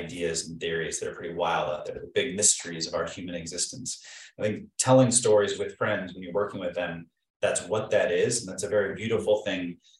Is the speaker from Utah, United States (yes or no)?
no; San Diego, California, United States; growing up in San Diego, there's not very many people who make it in the entertainment business.